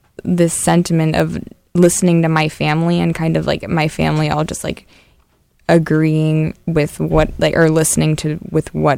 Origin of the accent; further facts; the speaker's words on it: Los Angeles, California, United States; I'm from Los Angeles, so it's always kind of a toss-up.